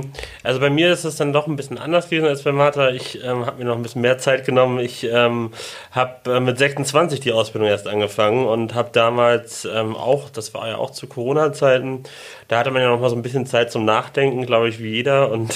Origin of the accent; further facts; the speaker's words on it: Hamburg, Germany; moved away as an adult; ich komme aus Hamburg, wollte nochmal aus Hamburg raus